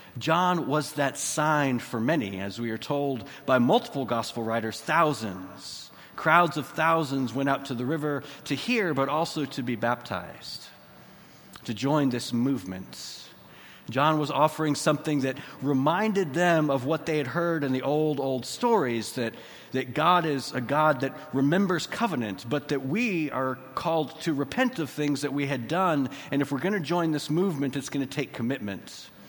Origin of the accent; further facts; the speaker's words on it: Texas, United States; now in Chicago, United States; Now, I grew up in Texas, pretty close to the coast, and so we didn't really have seasons other than hot and kind of cold